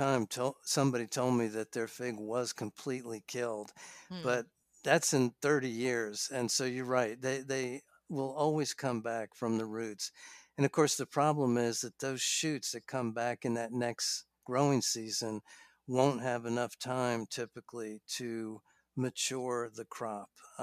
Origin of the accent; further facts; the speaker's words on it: New York, United States; I mentioned when I grew up in New York, I would see that, that a lot of gardeners would, they would maintain their fig trees